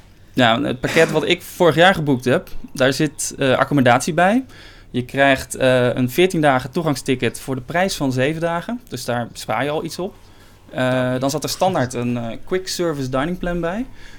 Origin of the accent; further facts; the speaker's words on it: Netherlands; Dus ja, daar hebben wij als Nederlanders niet zoveel